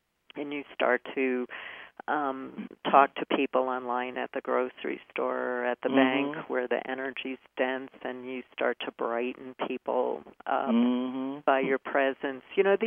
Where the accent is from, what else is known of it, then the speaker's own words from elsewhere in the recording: Brooklyn, New York, United States; I grew up in Brooklyn, New York, and, you know, I grew up in a very traditional family